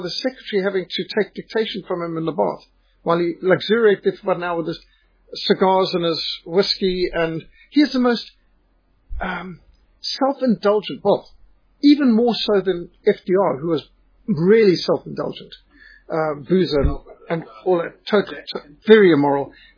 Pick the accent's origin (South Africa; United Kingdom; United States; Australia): South Africa; I'm a South African